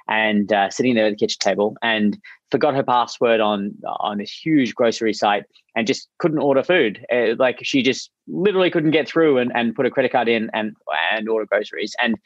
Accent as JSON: {"language": "English", "country": "Australia", "lives_now": "United States", "said": "No. I blend in perfectly with my accent, but no, I'm Australian."}